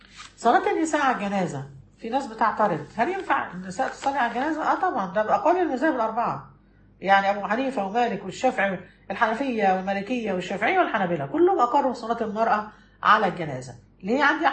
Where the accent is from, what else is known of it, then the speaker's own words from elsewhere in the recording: Egypt; أحد جبل في المدينة حجمه قد جبل مقطم كده عندنا في مصر